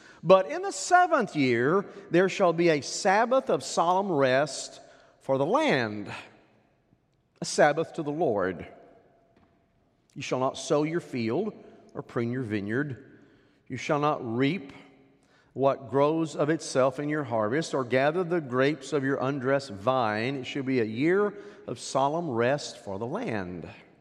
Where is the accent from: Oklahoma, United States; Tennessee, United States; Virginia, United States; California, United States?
Oklahoma, United States; But whenever I was growing up in Oklahoma on Sundays, everything closed, everything.